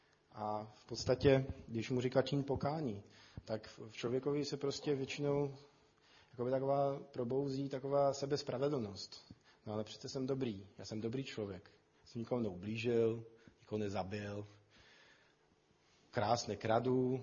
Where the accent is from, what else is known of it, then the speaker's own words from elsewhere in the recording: Poland; Czech is a second language; já jsem Polák, vy jste Češi